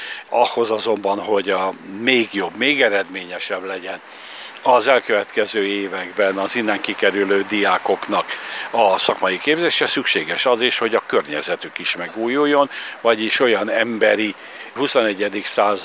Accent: Békés, Hungary; born there; amikor Szűke Pátrián Békés megye szakmai képzéséről van szó, hiszen itt születtem, ebből a földből vétettem

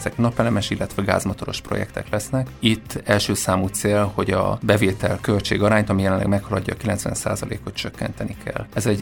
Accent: Gyula, Békés, Hungary; now in Budapest, Hungary; én Gyulán születtem, Gyulán is jártam általános iskolába, gimnáziumba, és utána a külkereskedelmi főiskolára jártam, utána pedig a közgazdaságtudományi egyetemre Pécsre, és ezt követően pedig Budapesten éltem, dolgozom, de a családom Gyulán él. Úgyhogy egy ilyen kétlaki életet élek.

